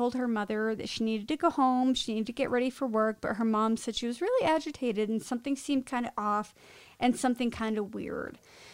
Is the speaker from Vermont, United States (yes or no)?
yes; Burlington, Vermont, United States; we grew up right outside of Burlington. This was our home area, and a lot of things don't happen there